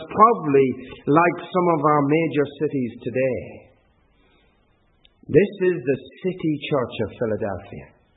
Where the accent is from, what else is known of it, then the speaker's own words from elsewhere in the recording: East Midlands, United Kingdom; I come from the East Midlands.